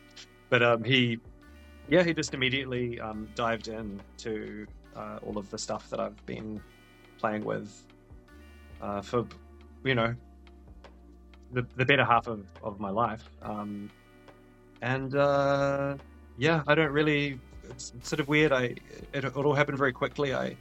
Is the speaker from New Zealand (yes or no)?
yes; New Zealand; now in Australia; I live in Australia now with my wife and son and too many cats. I come from New Zealand.